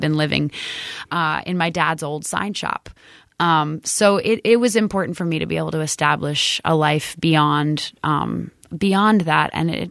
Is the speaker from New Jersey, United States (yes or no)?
no; Vermont, United States; So even saying that I was from Vermont was really partly it wasn't true. I was from everywhere that I was at that time, and I would miss home a lot, and I think Vermont is always going to be home in that way, you know.